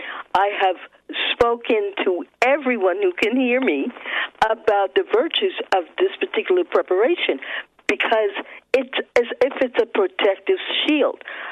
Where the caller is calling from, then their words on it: New Jersey, United States; I'm calling from New Jersey, northern New Jersey.